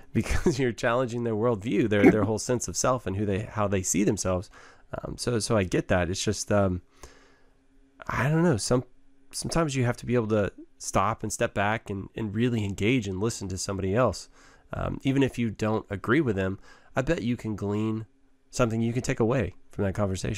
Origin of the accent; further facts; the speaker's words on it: Waco, Texas, United States; born there; I was born in Waco.